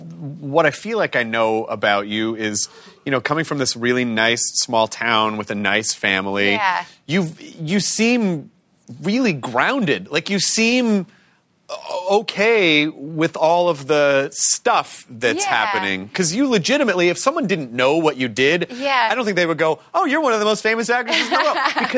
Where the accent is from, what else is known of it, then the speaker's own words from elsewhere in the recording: the South, United States; You know, I'm from the South. Small towns are very difficult to get out of.